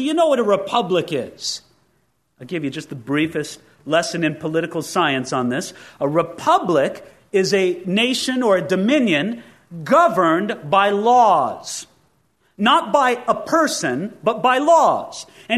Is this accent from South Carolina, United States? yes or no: no; Simi Valley, California, United States; I get that about Simi Valley when I tell people that I'm from Simi Valley.